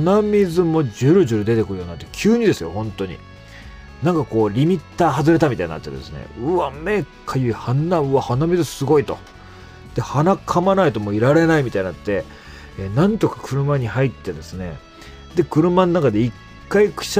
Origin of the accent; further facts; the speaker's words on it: Izu, Shizuoka, Japan; 私伊豆なんですけどね。